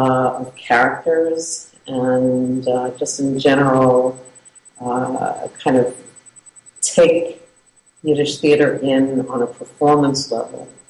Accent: United States; It speaks to my experience as an American Jewish woman. It speaks to my experience as an international Jewish individual.

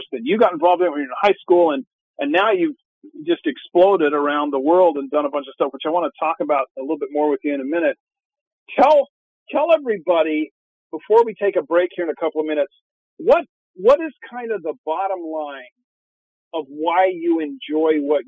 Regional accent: Orem, Utah, United States; One of them is we're both from Orem, Utah.

